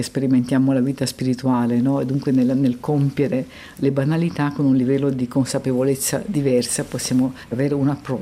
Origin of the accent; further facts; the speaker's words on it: Trieste, Friuli-Venezia Giulia, Italy; sono cresciuta a Trieste, dove il vento veramente soffia dove vuole